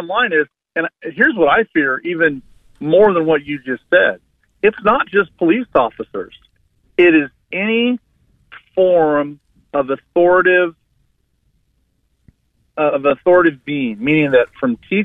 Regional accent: Portland, Oregon, United States; I'm from Oregon, downtown Portland

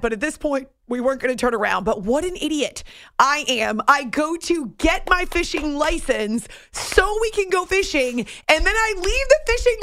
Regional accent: New Hampshire, United States; When I grew up in New Hampshire, we would go fishing, and I do enjoy anything to do with the water.

